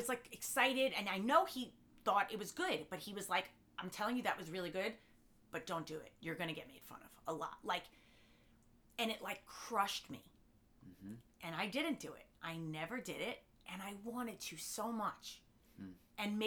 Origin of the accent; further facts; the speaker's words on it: Long Island, New York, United States; I grew up in Long Island, and you're a weirdo if you do that stuff.